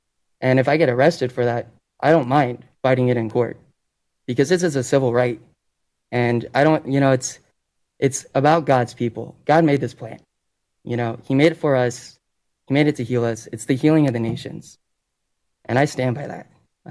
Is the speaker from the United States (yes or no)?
yes; Meridian, United States; I grew up here in Meridian.